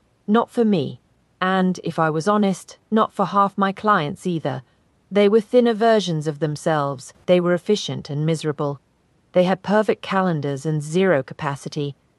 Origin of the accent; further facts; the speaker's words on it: Daly City, California, United States; Fourth, I am Filipino-American. My mother raised 4 kids on a nurse's salary in Daly City.